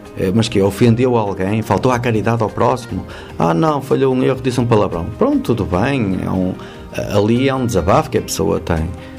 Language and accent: Portuguese; Lousado, Braga, Portugal; Na minha terra natal, onde eu vivi e hoje vivo, em Lousado, Vila Nova Famalicão